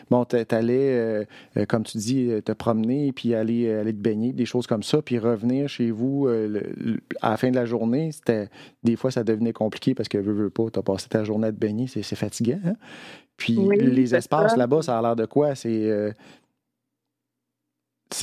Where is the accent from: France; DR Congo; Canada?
Canada; Saint-Thomas-de-Caxton, Quebec; also born or lived in Trois-Rivières; je suis né à Trois-Rivières, mais j'ai habité toute mon enfance à Saint-Thomas-de-Caxton.